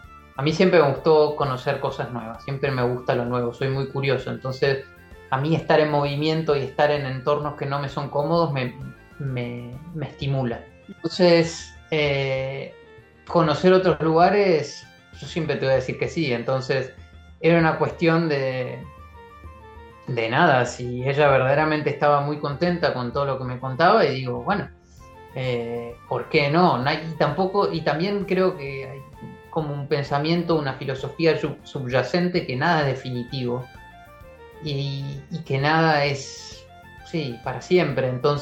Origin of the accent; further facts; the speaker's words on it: Mar del Plata, Buenos Aires Province, Argentina; born there; moved away; also born or lived in Tucumán; soy de Mar del Plata, de nacimiento, pero tucumano por adopción.